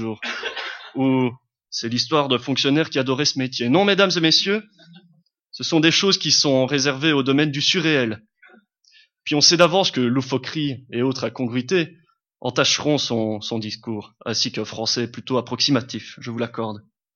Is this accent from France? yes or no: no; Verviers, Wallonia, Belgium; born there; je ne suis pas né dans la région de Tchernobyl. Non, pire que ça, je suis né à Verviers.